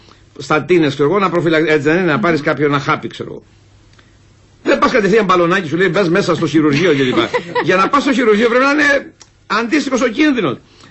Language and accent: Greek; Agios Nikolaos, Crete, Greece; Στον Άγιο Νικόλαο, λοιπόν, έχουμε ένα σημείο που παλιά